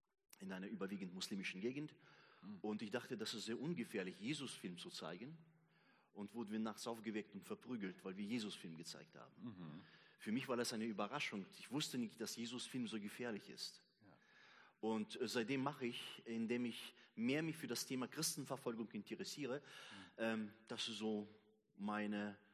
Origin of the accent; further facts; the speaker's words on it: Siberia, Russia; now in Bonn, Germany; Ich bin geboren und aufgewachsen in Sibirien, in Russland, spreche Russisch und Deutsch. Und 1990 sind wir nach Deutschland gekommen und bin in Bonn zu Hause.